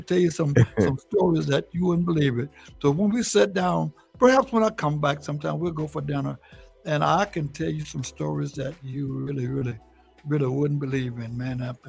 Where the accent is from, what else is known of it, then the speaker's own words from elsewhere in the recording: Georgia, United States; now in North Carolina, United States; well, I'm from Georgia. That's where I was born, right out of Atlanta, Georgia.